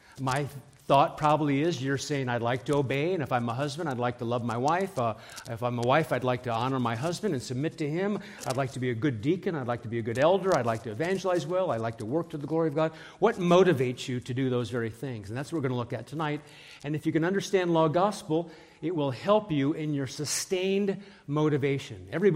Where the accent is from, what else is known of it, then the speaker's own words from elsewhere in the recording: Omaha, Nebraska, United States; also born or lived in New England; And so I'm from Omaha, Nebraska, but if somehow I go into New England mode, because I've been there for a quarter of a century, and I say law, that's really law, right?